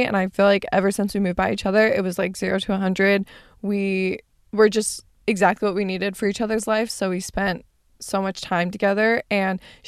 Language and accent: English; Arizona, United States; I feel like it grows more and more every single week that I'm away from my hometown, especially because I fall more in love with California every single week and this starts to feel like home. So it almost makes me feel like Arizona is not going to be home